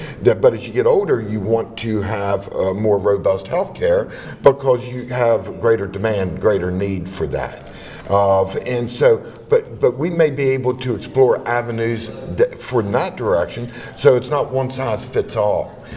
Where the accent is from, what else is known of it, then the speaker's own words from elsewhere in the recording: West Virginia, United States; See, I'm from the Eastern Panhandle, and you don't work at convenience stores there for minimum wage.